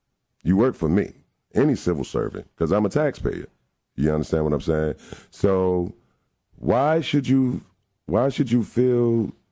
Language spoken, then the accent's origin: English; Newark, New Jersey, United States; moved away; I'm originally from Newark, New Jersey. I moved down here in 1988. I heard some of my friends in Newark when I was a child getting murdered.